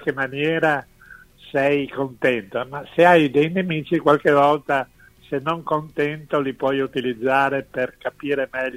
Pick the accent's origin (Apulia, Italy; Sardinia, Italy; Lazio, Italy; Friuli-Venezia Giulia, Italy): Friuli-Venezia Giulia, Italy; io adesso vivo in Friuli, da friulano sono tornato verso le radici